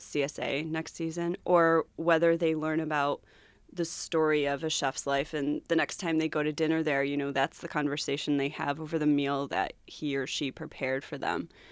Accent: Rochester, New York, United States; I'm from New York. Oh, New York City, that's great. They have so many great things there. No, I'm from Rochester.

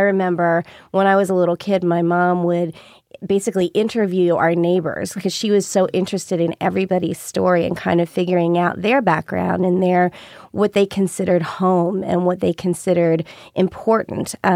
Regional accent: Norwood, Ohio, United States; As my mother came from southeastern Kentucky and moved here to Norwood, so I grew up in Norwood, which was filled with Appalachians at the time that I grew up there.

